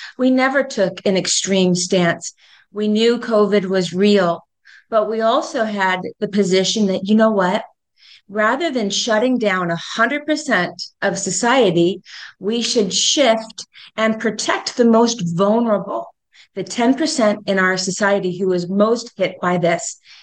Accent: Tierrasanta, California, United States; I've lived here in San Diego County since I was 4 years old. In fact, I grew up in Tirasana.

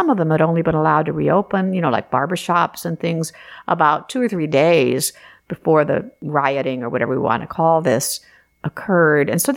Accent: La Mesa, California, United States; La Mesa is my hometown.

